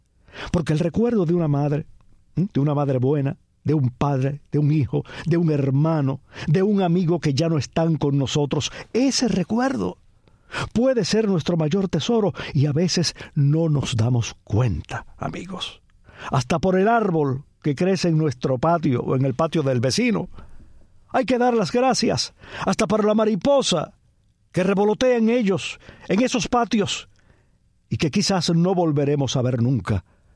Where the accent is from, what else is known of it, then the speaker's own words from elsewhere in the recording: Cuba; moved away; cuando me fui de Cuba